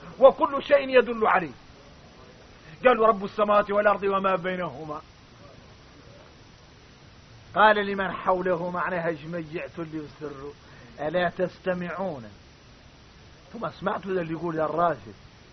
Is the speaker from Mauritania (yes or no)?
yes; Mauritania; لكن نحن موريتاني